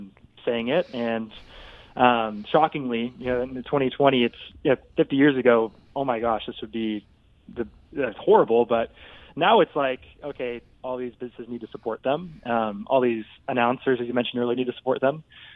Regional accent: San Diego, California, United States; I needed proof more so then than I ever did in my life growing up in San Diego.

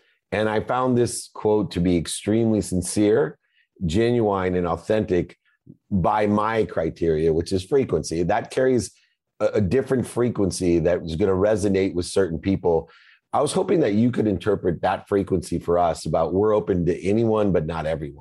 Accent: South Mission Beach, California, United States; growing up in South Mission Beach and understanding the culture before anybody really knew what Vans were

